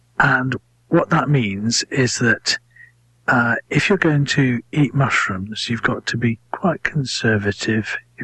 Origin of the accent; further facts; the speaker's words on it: United Kingdom; But I don't understand what fall is, because I'm British.